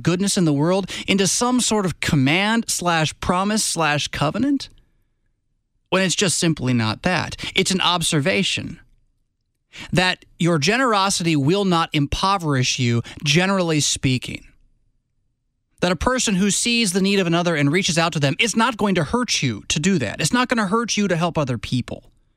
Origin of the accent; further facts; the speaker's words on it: the South, United States; accent: Southern; So again, forgive my Southern accent.